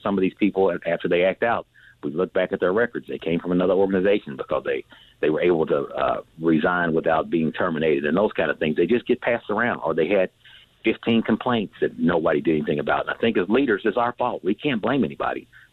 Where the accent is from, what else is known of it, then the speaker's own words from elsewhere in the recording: Midwest, United States; I'm a black male, born and raised in the Midwest.